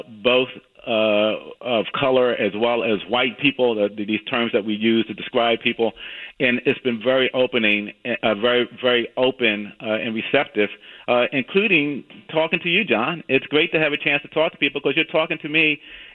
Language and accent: English; Virginia, United States; now in McMinnville, United States; I came from Virginia. There are people in Virginia who are still fighting the battle of Northern aggression.